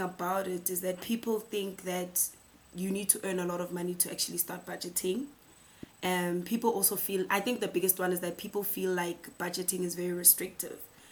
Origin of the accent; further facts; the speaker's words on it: Tembisa, Gauteng, South Africa; I am born and bred in Tembisa